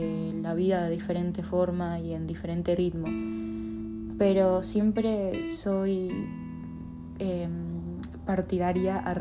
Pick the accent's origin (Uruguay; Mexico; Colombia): Uruguay; Artigas; now in Pando, Uruguay; vivo en Artigas, pero estoy estudiando en Pando, o sea, en Capital. Bueno, estoy viviendo en Pando y estudio en Capital, pero soy de Artigas